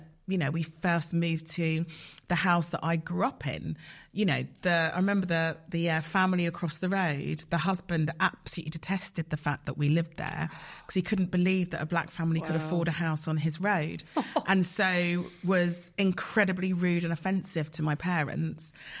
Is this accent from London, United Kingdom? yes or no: yes; London, United Kingdom; I was raised in Southeast London